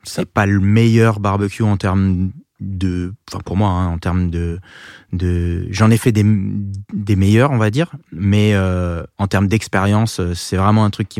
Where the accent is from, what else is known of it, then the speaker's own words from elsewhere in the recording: France; Et je lui ai dit, voilà, je suis français